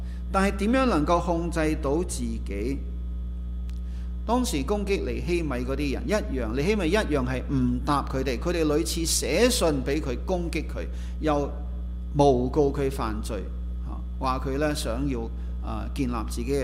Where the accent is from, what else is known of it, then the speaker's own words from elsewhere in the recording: Guangdong, China; 我哋广东人最识讲啊